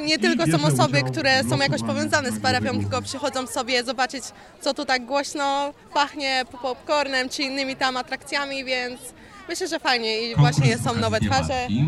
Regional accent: Wrocław, Lower Silesian Voivodeship, Poland; Ja w sumie to od urodzenia, bo mieszkałam tu już od urodzenia, więc jakoś od małego już tutaj byłam powiązana

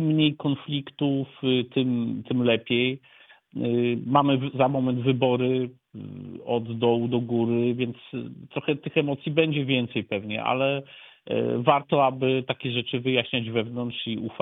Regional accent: Wałbrzych, Lower Silesian Voivodeship, Poland; byłem wiele lat posłem z Dolnego Śląska, stamtąd pochodzę, z Wałbrzycha, uwielbiam Wrocław oczywiście

